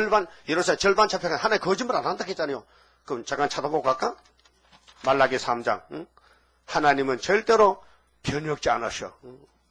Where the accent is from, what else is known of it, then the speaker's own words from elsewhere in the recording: Dain, North Gyeongsang, South Korea; 제가 어릴 때 미국 사람들이 우리 다인면을 지나가면서 미군 트럭이 지나갔대요.